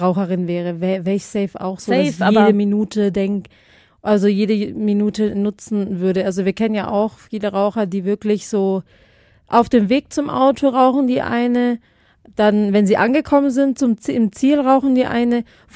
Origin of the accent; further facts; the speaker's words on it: Philippines; now in Germany; Viele denken immer, wir sind auf den Philippinen geboren, wenn wir sagen, wir sind auf den Philippinen aufgewachsen. Aber wir sind in Deutschland geboren, sind dann ausgewandert auf die Philippinen.